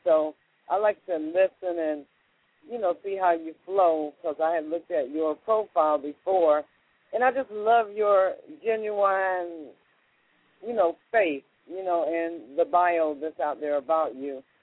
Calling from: Jacksonville, Florida, United States; Oh, I'm a little bit more, I guess, north. I am actually in Jacksonville, Florida.

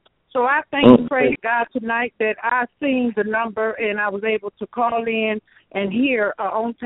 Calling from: Atlanta, Georgia, United States; I'm calling in from Atlanta, Georgia.

